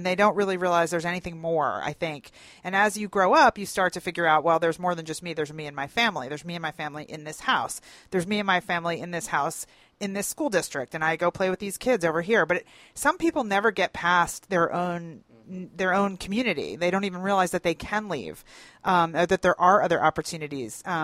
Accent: Philadelphia, Pennsylvania, United States; I grew up in Philadelphia

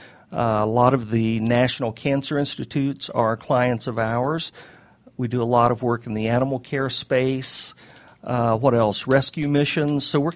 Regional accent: Neosho, Missouri, United States; born there; I was born in Neosho, Missouri, which is a city, designated a city long before the statistical definition of city came into play. It's 10,000 people.

